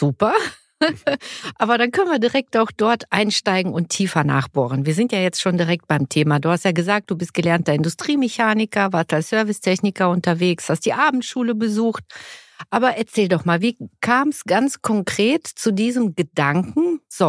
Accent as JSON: {"language": "German", "region": "North Rhine-Westphalia", "country": "Germany", "said": "aus meiner alten Heimat, aus dem Siegerland"}